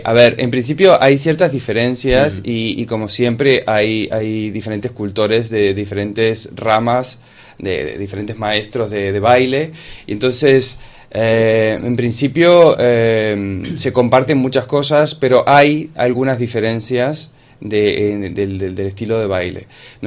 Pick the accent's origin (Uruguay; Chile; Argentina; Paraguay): Uruguay; yo soy originalmente de Uruguay.